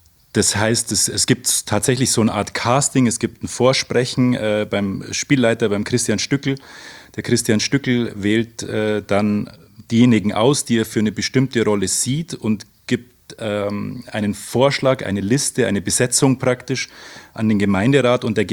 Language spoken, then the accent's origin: German; Oberammergau, Bavaria, Germany; ich komme aus Oberammergau. Ich bin 44 Jahre